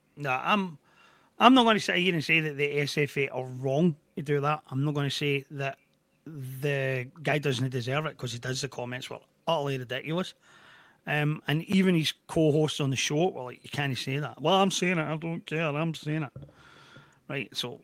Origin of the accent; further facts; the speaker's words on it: Scotland, United Kingdom; And it's almost as if Scottish football has just realised that our system is crap.